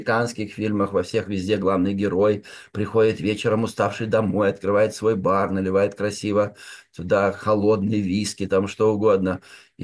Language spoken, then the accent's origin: Russian; Minsk, Belarus; в Беларуси, я из Минска родом